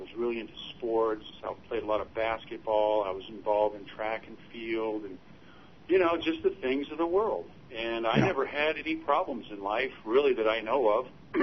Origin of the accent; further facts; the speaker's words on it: Bakersfield, California, United States; I was born and raised a Roman Catholic. I'm from Bakersfield, California.